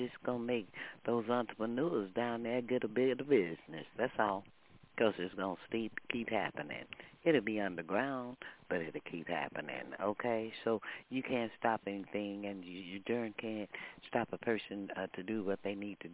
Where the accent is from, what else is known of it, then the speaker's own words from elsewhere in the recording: Texas, United States; Yeah, I'm a Texan.